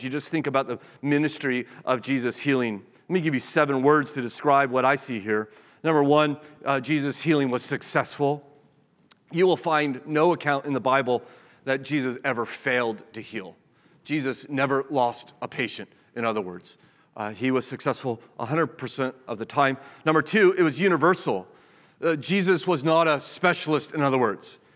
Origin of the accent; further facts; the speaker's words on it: United States; perhaps because I'm an American, it was free, right?